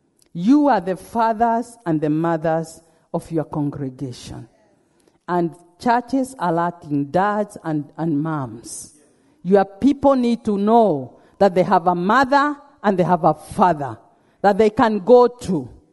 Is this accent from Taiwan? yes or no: no; Kenya; I can say that because I'm a Kenyan.